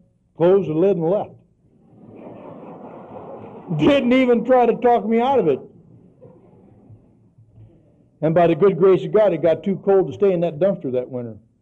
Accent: Illinois, United States; I'm from Illinois. It gets really cold there in the wintertime

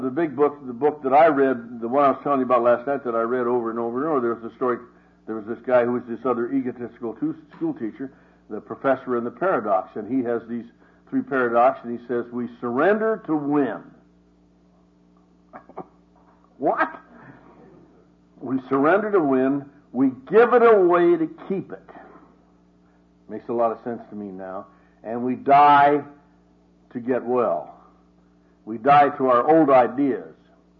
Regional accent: Ireland; And besides, I'm Irish, I told you that already. The English conquered us, but they never whipped us.

